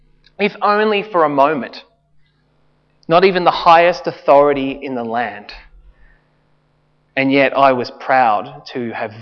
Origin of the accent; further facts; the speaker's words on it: Launceston, Tasmania, Australia; Well, he's from my hometown.